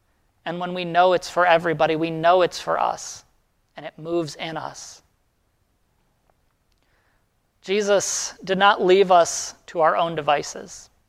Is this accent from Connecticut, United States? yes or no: no; Illinois, United States; born there; Just because I was born in Illinois, it doesn't mean that I'm locked in for the rest of my life into rooting for the Bears or eating specific kinds of hot dogs